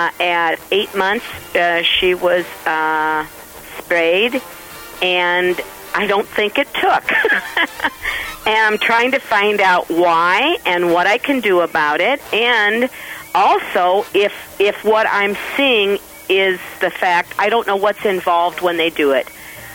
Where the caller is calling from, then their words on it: Rock Island, Illinois, United States; I'm calling from Rock Island, Illinois.